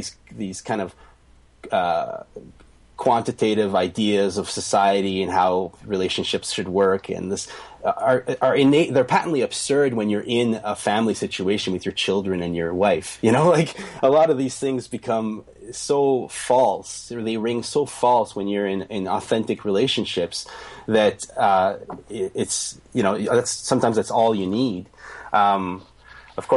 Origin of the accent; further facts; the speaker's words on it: Canada; you know, like I'm French Canadian. So, I mean, my ancestors, all they did was get together in kitchens and sing songs.